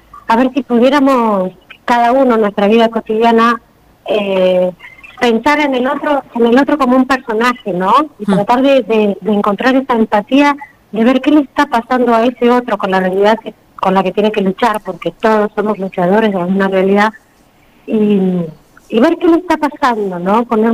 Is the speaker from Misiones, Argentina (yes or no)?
no; Gobernador Gregores, Santa Cruz, Argentina; yo soy de Gregores, tengo casi 50 años, así que imagínate lo que era Gregores. No soy de las pobladoras antiguas